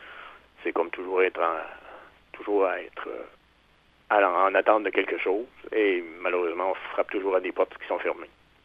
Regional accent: Quebec, Canada; now in Rimouski, Canada; en tant que Gaspésien d'origine, maintenant Rimouskois

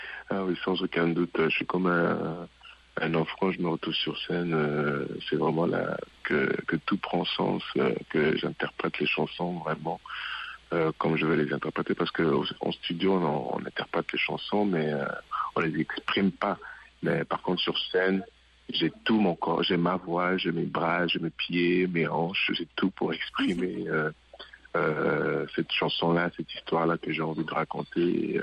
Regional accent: DR Congo; born there; Moi, je suis né au Congo et en arrivant ici

